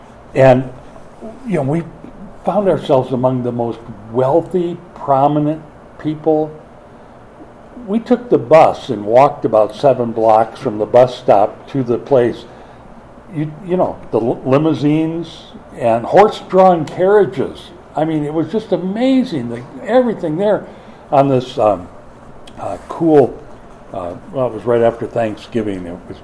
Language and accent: English; Minneapolis, Minnesota, United States; came to my hometown of Minneapolis and built an exclusive Shakespearean theater.